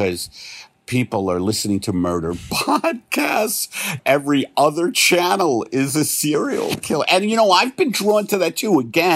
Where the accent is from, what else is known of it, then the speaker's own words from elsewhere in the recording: New York, United States; Like I'm from New York, so I love the Rangers in hockey.